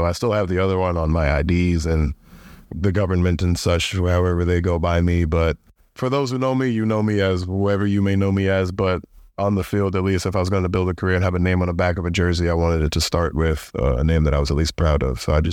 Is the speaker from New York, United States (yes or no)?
yes; New York, United States; Yeah, I'd say just kind of growing up in New York is like a natural thing.